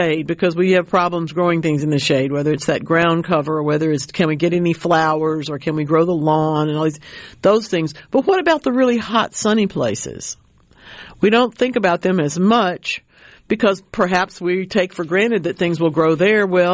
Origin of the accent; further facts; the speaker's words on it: Louisiana, United States; It also all comes from my home state of Louisiana